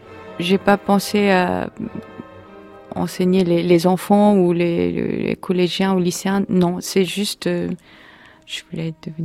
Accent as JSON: {"language": "French", "country": "South Korea", "tie": "born or raised there", "said": "il y a la musique que j'ai écoutée quand j'étais petite, quand j'étais en Corée, qui me reviennent, en fait."}